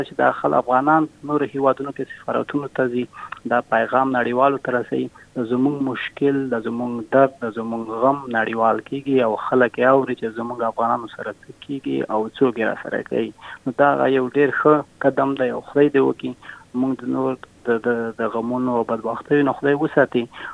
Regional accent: Afghanistan; مونږ افغانان چې مونږ د افغانستان د یو هویت چې راکړی دی د افغان په نام یادې کوو، په استرالیا کې وي، امریکا کې، په هر ځای کې

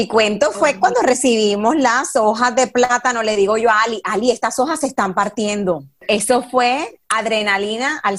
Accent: Colombia; now in Australia; Lo más chistoso fue que una vez que trabajando para el gobierno de Queensland, era la primera colombiana que trabajaba allá. ¿Y que dónde quedaba Colombia? Y yo, Es que no es British Columbia, es Colombia, Sudamérica.

